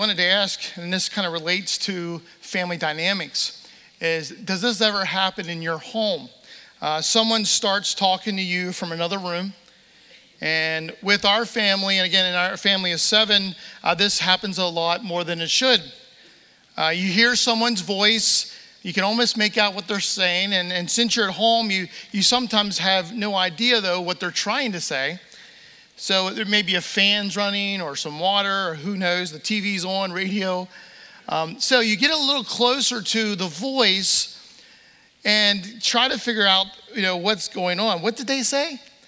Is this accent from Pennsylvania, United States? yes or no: yes; Greencastle, Pennsylvania, United States; And actually, I grew up in Pennsylvania, Franklin County, a town called Greencastle, just if you go down 81, almost down to the Maryland border.